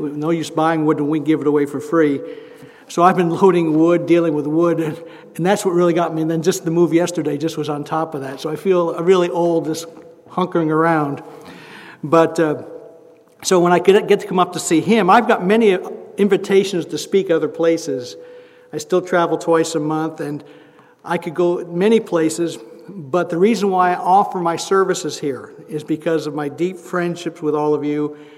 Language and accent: English; Pennsylvania, United States; born there; now in Texas, United States; I live in Texas, for those of you who are guests who don't know. I live in Texas. I was born in Pennsylvania. I love Pennsylvania food.